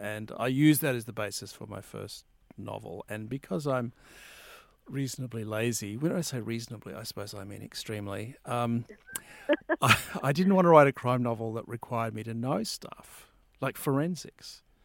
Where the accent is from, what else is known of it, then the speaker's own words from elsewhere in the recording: Maryborough, Queensland, Australia; Growing up in Queensland, in Maryborough, I grew up with a story that always fascinated me